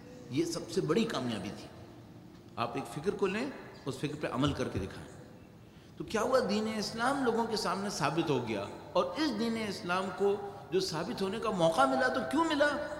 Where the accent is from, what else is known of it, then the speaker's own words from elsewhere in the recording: Pakistan; اچھا اب میں جواب میں کہوں گا میں تو پاکستانی ہوں نا اس لیے میں نہیں لے سکا